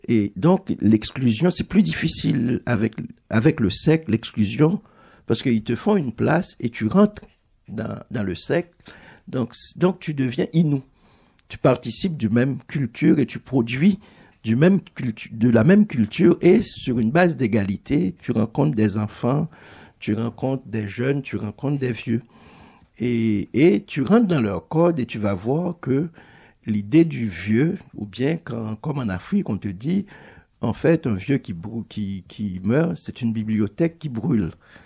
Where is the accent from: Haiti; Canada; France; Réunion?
Haiti; moi, j'ai grandi en Haïti, donc, et toute la vision qui m'est venue du monde en tant qu'être constitué, c'est en Haïti.